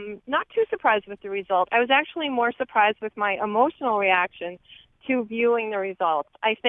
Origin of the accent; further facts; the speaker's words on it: Ireland; I have a family member that, and I'm again Irish, similar profile to you